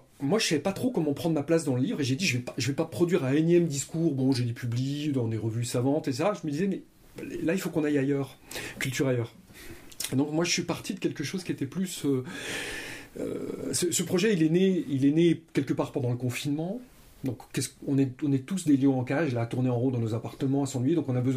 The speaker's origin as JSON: {"language": "French", "region": "Bourgogne-Franche-Comté", "country": "France", "tie": "born or raised there", "said": "Moi, j'ai passé mon enfance dans le Jura, pays de forêt, à la frontière suisse, à la campagne, dans mon village. Il y avait des arbres partout."}